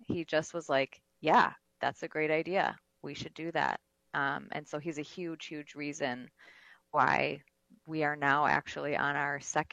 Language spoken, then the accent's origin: English; Tyendinaga, Ontario, Canada; I am Mohawk, and I'm from Tiandanega Mohawk territory, which is in southern Ontario.